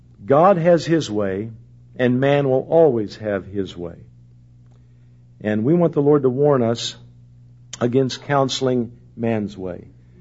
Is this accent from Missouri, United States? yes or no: no; Indianapolis, Indiana, United States; born there; now in Vista, United States; It doesn't matter whether I'm in Indianapolis, Indiana, where I was born in Adam's family